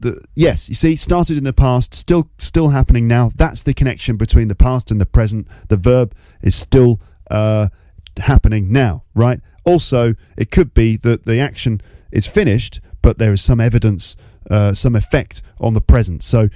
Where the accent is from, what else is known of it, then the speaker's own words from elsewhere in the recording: New York, United States; I'm calling it the present perfect because I'm from New York, all right?